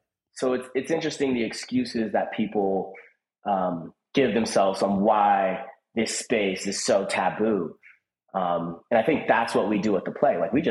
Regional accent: Los Angeles, California, United States; I grew up in Los Angeles. I was a child actor.

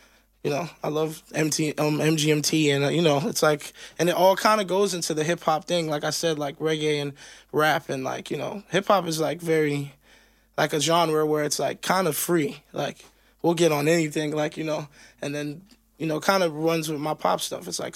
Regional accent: Miami, Florida, United States; You know, growing up in Miami, it's a really fast city, you know, and it's a lot of stuff going on, and you see things

